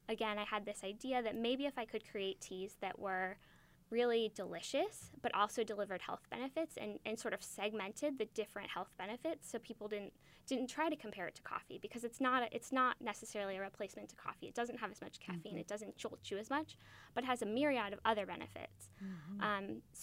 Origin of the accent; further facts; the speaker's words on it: Indianapolis, Indiana, United States; now in New York City, United States; So I started the brand in New York City, but I am from Indianapolis. So right now I'm sort of straddling both cities.